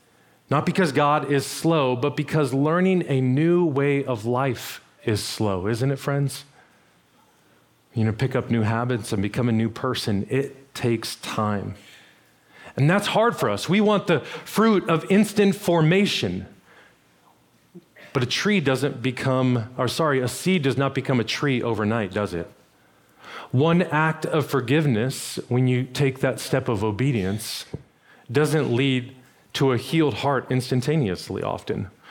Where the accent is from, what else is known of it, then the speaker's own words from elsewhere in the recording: Las Vegas, Nevada, United States; I grew up in the desert. I grew up in Las Vegas.